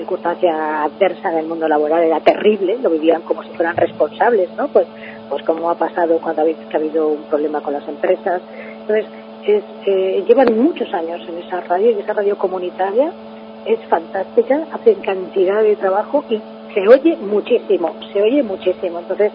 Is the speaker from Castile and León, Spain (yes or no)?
yes; Salamanca, Castile and León, Spain; Yo quiero mucho a mi ciudad. Yo, además, donde voy, digo que estoy, pues soy de Salamanca.